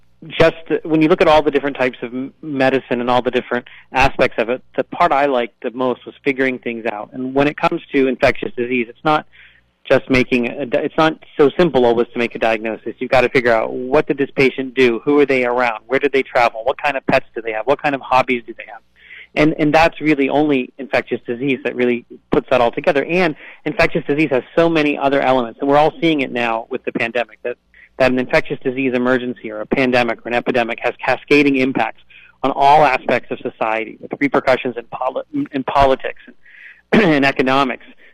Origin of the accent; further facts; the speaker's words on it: Butler, Pennsylvania, United States; also born or lived in Philadelphia; So, yeah, I am a Butler native. I moved there from Philadelphia when I was probably 1.5 years old. Both my parents were physicians in the Butler area, and I went to all of the Butler schools.